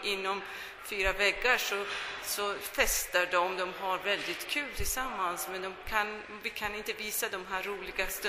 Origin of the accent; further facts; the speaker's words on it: Iran; Vi som är iranier förstår, eftersom vi har alltid varit förtryckta.